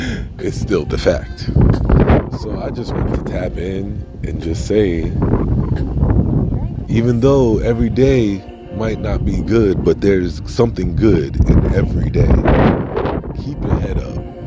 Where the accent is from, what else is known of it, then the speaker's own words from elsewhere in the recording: New York, United States; because it's just amazing, especially as a New Yorker, to be able to slow down